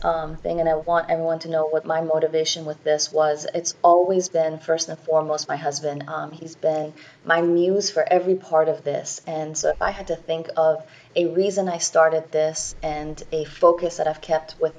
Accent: Germany; So that actually came from my growing up in Germany. My whole family's basically still there

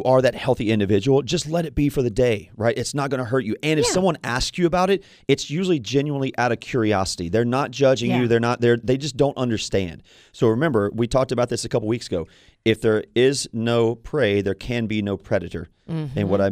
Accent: Louisiana, United States; Like in my family, I'm from Louisiana, right?

